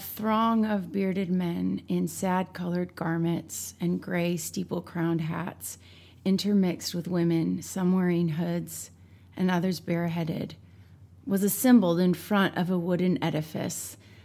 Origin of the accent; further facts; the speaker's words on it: St. Louis, Missouri, United States; I'm from St. Louis, Missouri, originally.